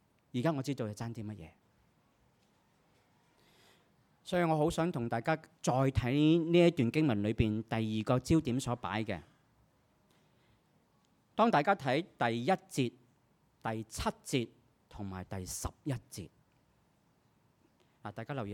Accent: China; 不过我们中国人的传统

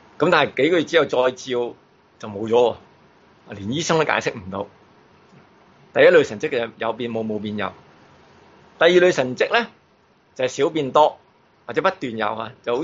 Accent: Guangzhou, Guangdong, China; 我哋廣州人好明啦，我叫婚宴叫擺酒。

